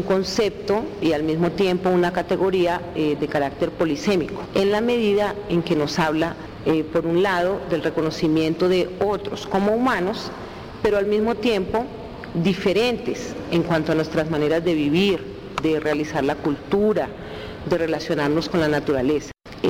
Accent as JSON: {"language": "Spanish", "country": "Colombia", "said": "nosotros decimos generalmente somos colombianos, aunque en la especificidad pudiéramos ser bogotanos, ocaleños, ingas, guambianos o raizales, habitantes del campo o habitantes de la ciudad."}